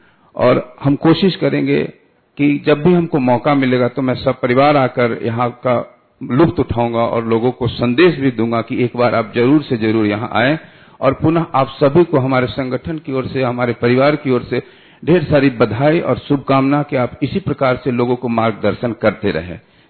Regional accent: Patna, Bihar, India; मैं पटना से आया हूं

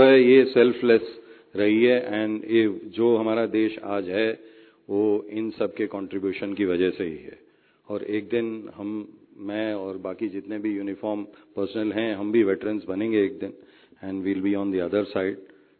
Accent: South India, India; Hindi is a second language; मैं दक्षिण भारत का रहने वाला हूँ, तो अगर मेरी हिंदी में कुछ ऊंच नीच हो जाए तो मुझे प्लीज क्षमा करें

